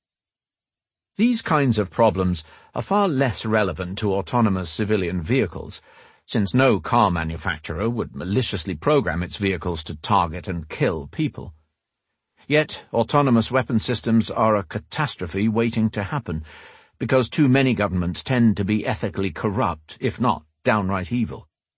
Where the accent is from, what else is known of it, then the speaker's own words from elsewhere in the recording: Israel; ranging from the United States to my home country, Israel.